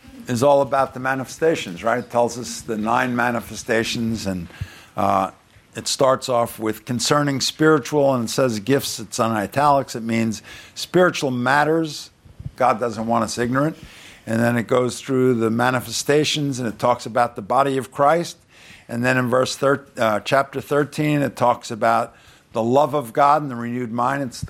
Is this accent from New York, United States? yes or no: yes; Long Island, New York, United States; And I remember when I grew up in Long Island, where I got my tonsils out was called Mercy Hospital.